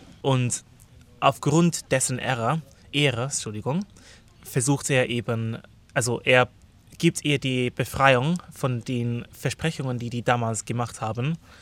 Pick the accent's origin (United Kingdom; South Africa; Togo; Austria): United Kingdom; London; now in Dresden, Germany; Ich komme aus London, wohne seit 11 Jahren in Deutschland. Ich wohne jetzt in Dresden, Entschuldigung.